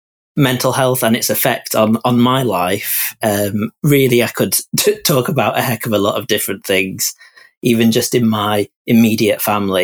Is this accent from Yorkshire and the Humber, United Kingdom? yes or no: yes; Yorkshire and the Humber, United Kingdom; I could talk about being gay and growing up in the Yorkshire Dales, how that affected my mental health.